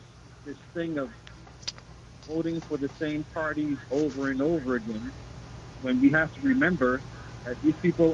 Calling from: Jersey City, New Jersey, United States; from Jersey City.

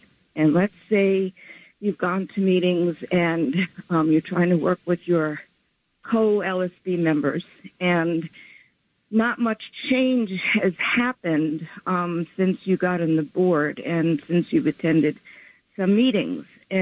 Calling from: Brooklyn, New York, United States; I'm calling from the People's Republic of Brooklyn

